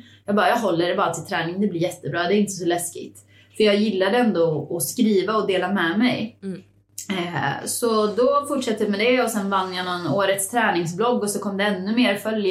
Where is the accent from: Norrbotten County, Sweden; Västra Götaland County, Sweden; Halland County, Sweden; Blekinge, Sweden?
Västra Götaland County, Sweden; Åmål; now in Stockholm, Sweden; Och det var för att jag flyttade från Åmål då till Stockholm